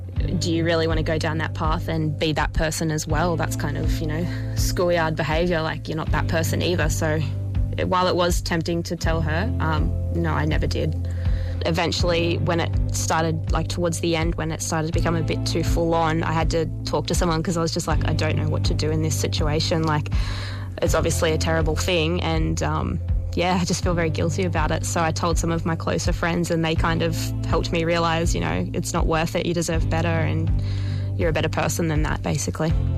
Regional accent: Brisbane, Queensland, Australia; I'm from Brisbane

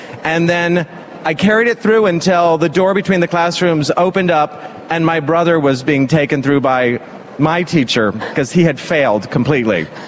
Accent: Rockville, Maryland, United States; I remember a friend I made in college, when I told him I was from Rockville, Maryland, he said, now I understand why you dress the way you do.

